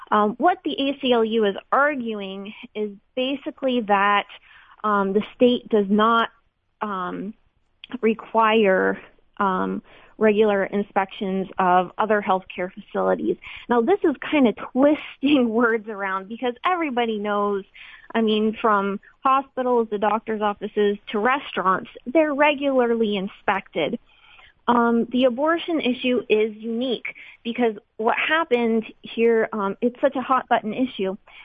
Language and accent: English; Pennsylvania, United States; My home state of Pennsylvania does.